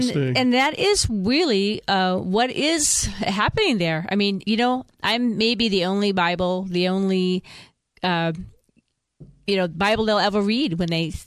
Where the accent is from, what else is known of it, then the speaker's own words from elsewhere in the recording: Michigan, United States; also born or lived in Chicago; But, you know, my history comes from, I grew up in Michigan traveling, with my band of my youth with my sister.